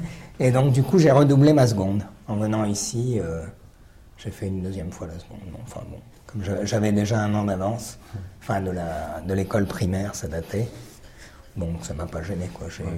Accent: Oran, Oran Province, Algeria; born there; moved away; Non, non, je suis né en Algérie. Je suis né à Oran.

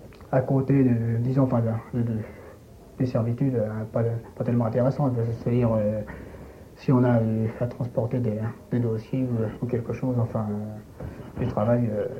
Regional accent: Ormes, Centre-Val de Loire, France; born there; now in Orléans, France; Je suis né à Orme, à 7 km d'ici environ.

